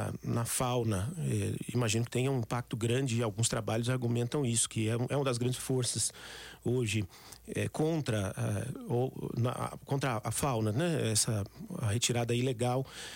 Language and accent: Portuguese; Minas Gerais, Brazil; eu sou do sul de Minas, não sou daqui de perto